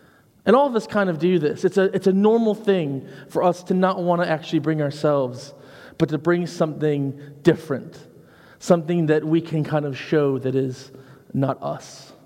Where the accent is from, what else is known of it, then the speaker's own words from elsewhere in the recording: United States; we're growing up in America, we didn't have uniforms